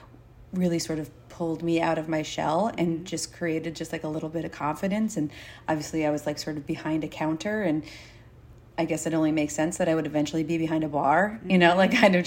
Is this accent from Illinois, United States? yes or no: no; Waterford, Connecticut, United States; I started, you know, working in restaurants when I was 15 in a little pizza place in my hometown in Waterford, Connecticut.